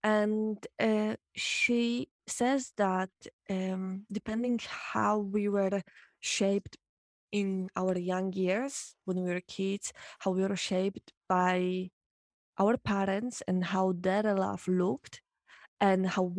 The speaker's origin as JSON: {"language": "English", "country": "Poland", "tie": "born or raised there", "second_language": "English", "said": "because I was raised in Poland"}